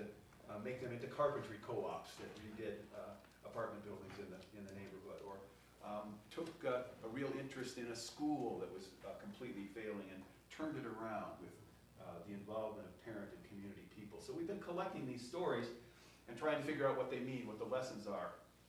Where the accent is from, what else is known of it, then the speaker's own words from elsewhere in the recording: Chicago, Illinois, United States; I'm from Chicago. Home of the White Sox.